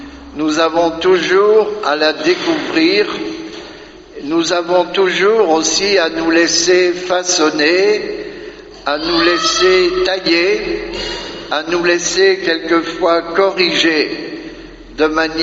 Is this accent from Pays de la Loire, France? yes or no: yes; Pays de la Loire, France; dans mon pays natal, en Loire-Atlantique